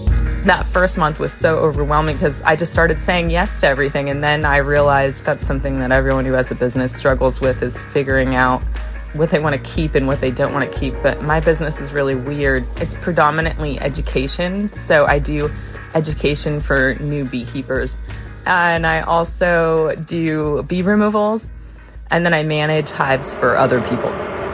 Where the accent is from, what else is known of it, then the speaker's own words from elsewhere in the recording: San Diego, California, United States; I'm from San Diego